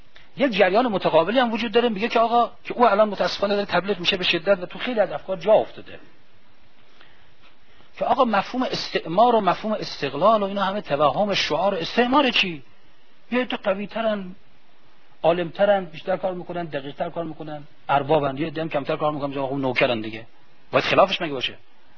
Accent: Iran; حالا نه که ما چون ایرانیم داریم حرفو می‌زنیم.

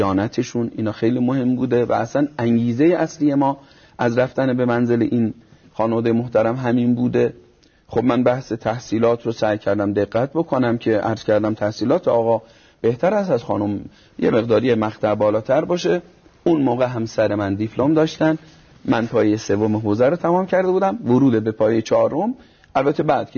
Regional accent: Neyshabur, Razavi Khorasan, Iran; کلاس چهارم برگشتم به شهرمون و اقدام کردم برای ازدواج

